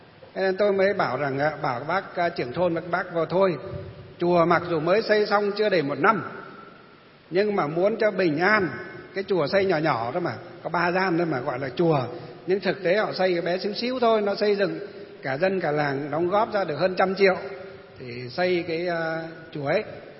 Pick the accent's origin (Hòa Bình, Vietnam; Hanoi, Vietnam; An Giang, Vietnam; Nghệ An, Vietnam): Hòa Bình, Vietnam; Kim Bôi; quê của tôi ngày xưa là Kim Bôi, bây giờ mới về Lương Sơn